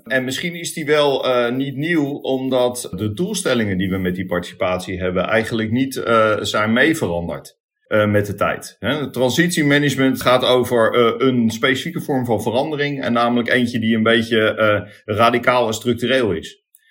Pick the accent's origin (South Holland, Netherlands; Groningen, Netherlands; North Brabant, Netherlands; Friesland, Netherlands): South Holland, Netherlands; The Hague; En ik ben in de Haagse Binkhorst, want ja, als Hagenees mag je en in Rotterdam en in Amsterdam optreden.